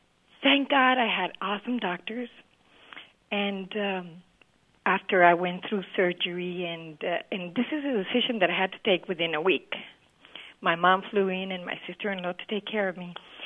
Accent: Colombia; now in United States; At the time I was in Florida, I'm originally from Colombia. I was 38 years old when I was diagnosed with stomach cancer.

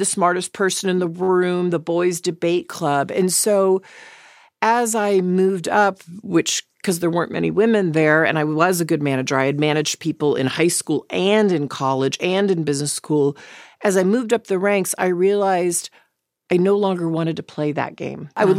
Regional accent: Dallas, Texas, United States; I grew up in Dallas, Texas.

